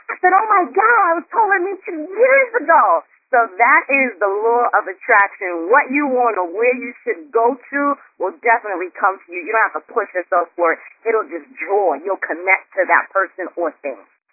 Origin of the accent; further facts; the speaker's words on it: Brooklyn, New York, United States; I am from East New York, Brooklyn.